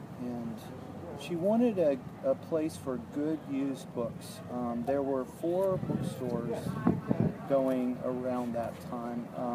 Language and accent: English; Richmond, Virginia, United States; born there; Well, I was born in Richmond, Virginia.